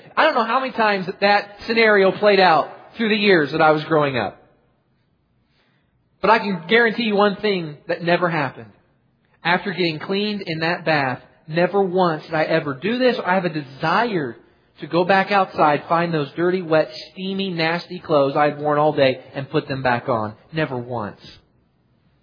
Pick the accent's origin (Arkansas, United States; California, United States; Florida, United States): Florida, United States; As a young boy, I grew up in Central Florida. Summers in Central Florida were fun as a little boy.